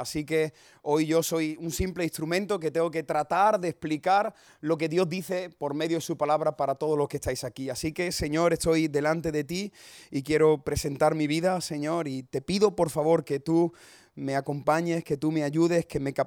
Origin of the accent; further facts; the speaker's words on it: Cádiz, Andalusia, Spain; also born or lived in Córdoba; hemos estado 5 años trabajando en Córdoba y ahora el Señor pues nos ha llevado a nuestra tierra. Yo soy de Cádiz y allí estamos pastoreando